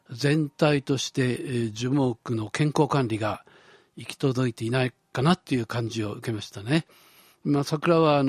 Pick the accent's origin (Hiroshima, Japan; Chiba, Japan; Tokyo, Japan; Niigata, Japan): Tokyo, Japan; Fukagawa; 僕は深川で育ったので、海のすぐそばなんですね。